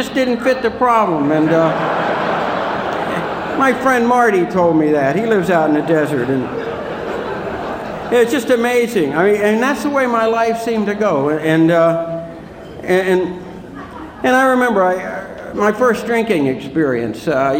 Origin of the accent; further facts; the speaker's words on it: Ireland; I'm the second child, the eldest son, and I had nine brothers and sisters, and I'm Irish.